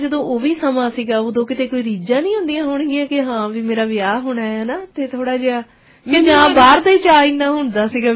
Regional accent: Punjab, India; moved away; ਜਦੋਂ ਕਦੀ ਵੀ ਮੈਂ ਕਹਿੰਦੀ ਕਿ ਮੈਂ ਦੁਆਬੇ ਤੋਂ ਹਾਂ ਤਾਂ ਕਈ ਲੋਕੀ ਫਿਰ ਥੋੜਾ ਸੋਚ ਚ ਪੈ ਜਾਂਦੇ ਆ

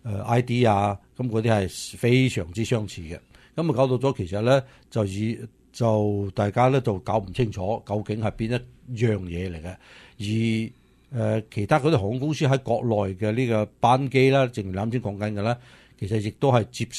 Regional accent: United States; 我哋美国人

